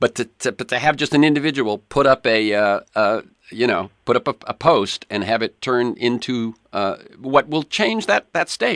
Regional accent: Massachusetts, United States; You know, I was a kid from Massachusetts, and they said, oh, go there, run that district.

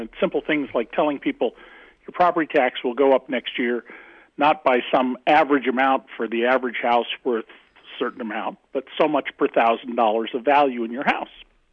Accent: Santa Cruz, California, United States; Well, when I was a kid growing up in Santa Cruz, California, I needed a job.

